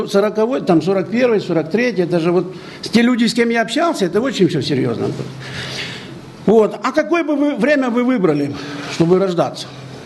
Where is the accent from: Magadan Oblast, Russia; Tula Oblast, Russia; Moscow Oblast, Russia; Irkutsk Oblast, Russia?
Magadan Oblast, Russia; born there; а я родился под Магаданом, 600 километров от Магадана.